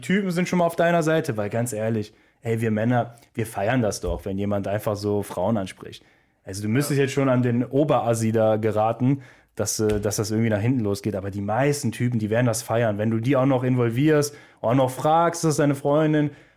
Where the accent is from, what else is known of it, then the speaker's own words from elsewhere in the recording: North Rhine-Westphalia, Germany; Ja, wir kommen ja aus NRW, wie ihr wisst.